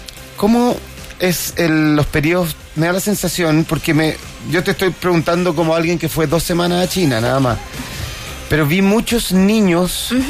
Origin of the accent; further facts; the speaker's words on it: Argentina; Solo como argentino, che, gracias por haber venido.